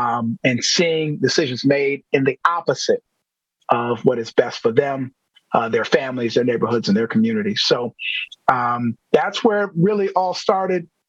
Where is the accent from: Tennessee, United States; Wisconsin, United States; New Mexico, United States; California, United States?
Wisconsin, United States; Milwaukee; I grew up in the Sherman Park neighborhood.